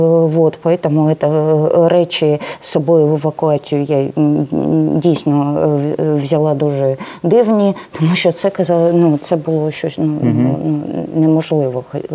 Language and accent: Ukrainian; Kramatorsk, Donetsk Oblast, Ukraine; born there; first language ru; Ukrainian is a second language; also born or lived in Dnipro / Crimea; дійсно була вихована на російській літературі, я дійсно російськомовна, і я народилась в Краматорську, потім був майже десь, Дніпропетровськ, де я навчалась, потім було 10 років я працювала в Криму. Середа моя була російськомовна